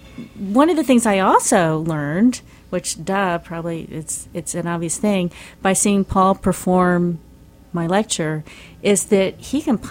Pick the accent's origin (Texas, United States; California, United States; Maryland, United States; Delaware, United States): Texas, United States; Pasadena; I decided that I would tell the story about how I became an artist growing up in Pasadena, Texas, in my wacky Catholic church and what happened there.